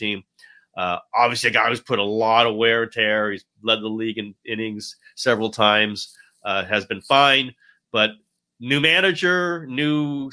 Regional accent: United States; I'm American. That's the way it is.

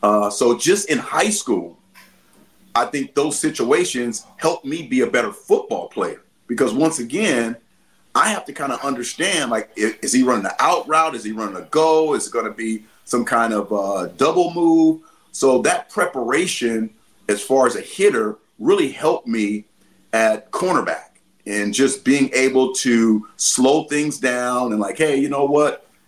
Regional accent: San Diego, California, United States; But just how growing up in San Diego, we really didn't play basketball much. It was a football and baseball city.

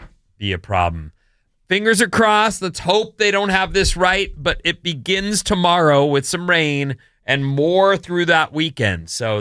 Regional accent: West Virginia, United States; now in California, United States; we're both from West Virginia.

